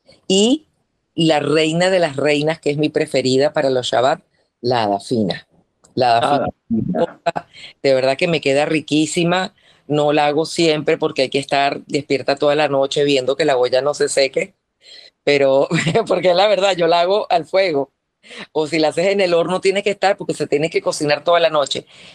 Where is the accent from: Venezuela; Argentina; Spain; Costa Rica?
Venezuela; que para nosotros es como un orgullo mantener esas costumbres como venezolana.